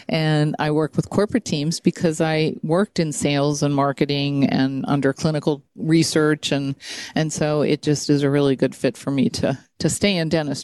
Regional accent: Scranton, Pennsylvania, United States; I grew up in Scranton, Pennsylvania.

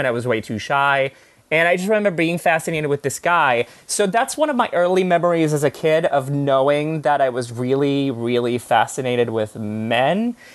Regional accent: Israel; one of the things I would say about growing up in Israel

